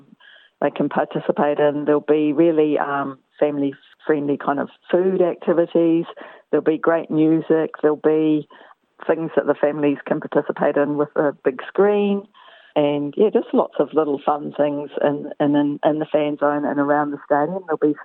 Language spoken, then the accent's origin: English; New Zealand; now in Australia; I'm one of them actually. I'm a Kiwi